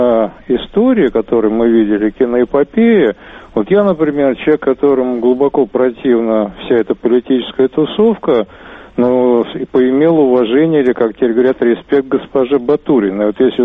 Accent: Moscow, Russia; я москвич

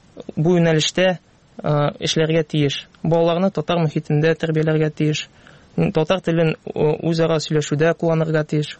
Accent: Kazan, Tatarstan, Russia; Мин үзем Казан егете, Казанда тудым, Казанда үстем һәм 10 ел укуымны татар мәктәбендә үткәрдем.

